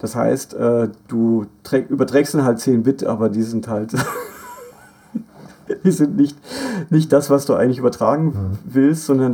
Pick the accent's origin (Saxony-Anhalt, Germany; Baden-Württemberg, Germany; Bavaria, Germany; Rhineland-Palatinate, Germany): Baden-Württemberg, Germany; mein Heimatdorf im Schwarzwald, wo meine Mutter wohnt, immer noch